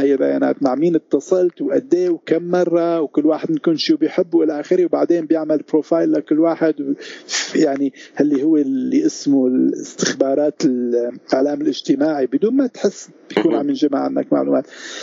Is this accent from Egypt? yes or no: no; Syria; نحن كسوريين عايشين جزء كبير من حياتنا يعني ضمن فضاء الإنترنت